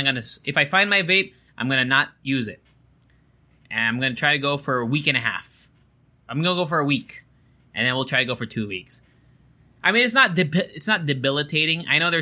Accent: Japan; I remember growing up in Japan, when people were sick, they would wear masks.

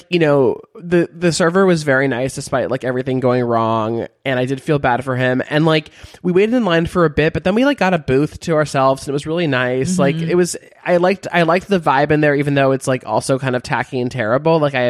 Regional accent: Beverly Hills, California, United States; Because I'm from Beverly Hills. My parents do not live there anymore, thank God, but we used to live there.

